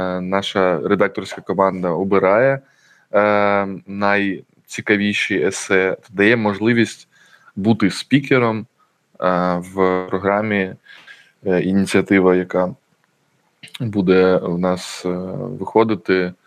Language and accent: Ukrainian; Crimea, Ukraine; якщо ми, як кримські татари, обираємо існування